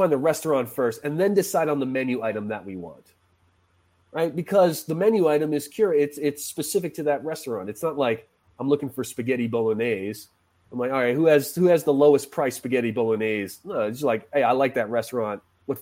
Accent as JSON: {"language": "English", "region": "New England", "country": "United States", "said": "I'm from New England, so Maine, you know, we love those markets"}